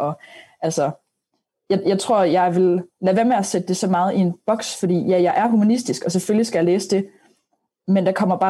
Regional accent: Aarhus, Central Denmark Region, Denmark; det passede perfekt med, at jeg kommer fra Aarhus

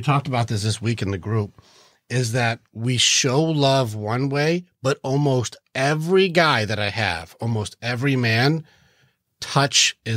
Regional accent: Detroit, Michigan, United States; I grew up in Detroit, dude.

